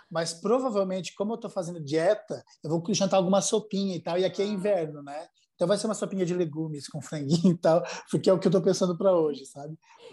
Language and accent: Portuguese; Santa Catarina, Brazil; É uma coisa que lá em Santa Catarina, que é de onde eu sou, né, tem uma presença forte